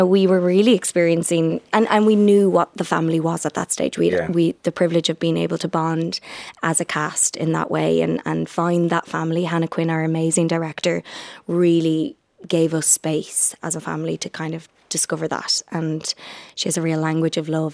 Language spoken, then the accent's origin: English; Ireland; we can walk into the rooms with our heads held high being Irish, and there is a buzz about being an Irish creative now at the moment.